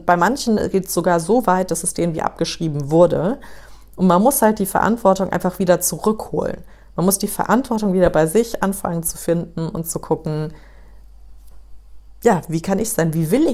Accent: New York, United States; also born or lived in Frankfurt, Germany; Und ich bin ja in New York aufgewachsen. Also für die, die mich nicht kennen, ich bin ursprünglich aus Frankfurt, also in Frankfurt geboren, aber in New York aufgewachsen. Und Amerika ist für mich so eigentlich mein Heimatland.

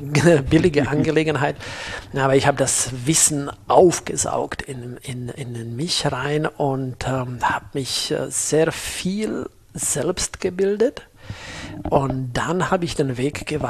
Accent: Slovakia; German is a second language; Deutsch ist nicht meine Muttersprache, das ist richtig. Ich bin geboren und aufgewachsen in der Slowakei.

